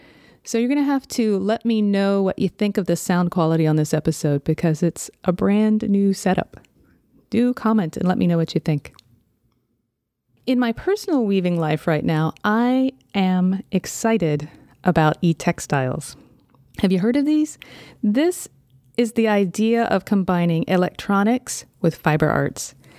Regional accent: Southern United States, United States; now in Seattle, United States; I grew up in the South, but I'm living in Seattle these days, so it getting dark at 4:30 just seems wrong somehow.

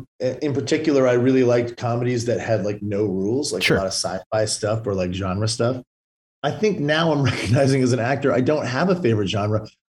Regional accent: Vancouver, British Columbia, Canada; Will and I grew up in Vancouver together.

